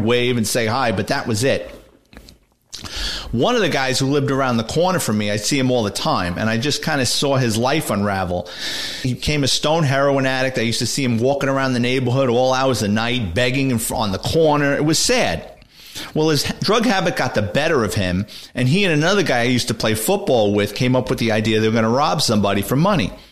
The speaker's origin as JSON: {"language": "English", "town": "Bronx", "region": "New York", "country": "United States", "tie": "born or raised there", "said": "Growing up in the Bronx, I was an athlete and I used to play sports."}